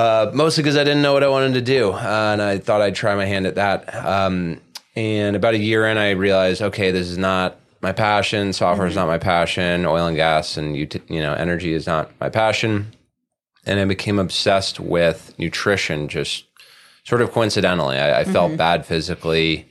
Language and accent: English; New Jersey, United States; also born or lived in Western Massachusetts / Cape Town, South Africa; I'm not. I've been here for a while. I grew up in northern New Jersey. Mm-hmm. And then I went to high school in Western Massachusetts. And then between high school and college, I took a year off and I lived in Cape Town, South Africa.